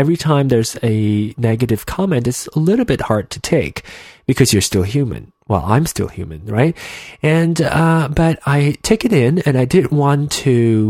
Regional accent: Malaysia; accent: Malaysian; But, so if I want to go back into my Malaysian accent, I would say I can't.

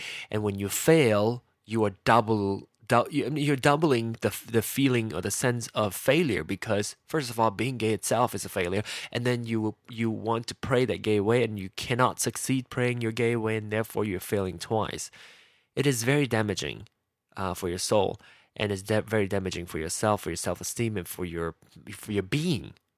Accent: Malaysia; now in United States; I live in the U.S. I'm still a Malaysian citizen. I'm thinking about becoming an American citizen

